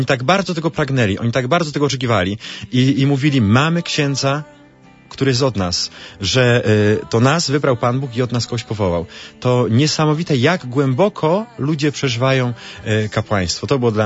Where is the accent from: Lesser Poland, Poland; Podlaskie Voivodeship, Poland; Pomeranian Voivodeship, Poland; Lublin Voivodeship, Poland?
Lesser Poland, Poland; Zakliczyn; Ja pochodzę z południa Polski, pochodzę z Zakliczyna nad Dunajcem i w naszej tradycji jest tak przyjęte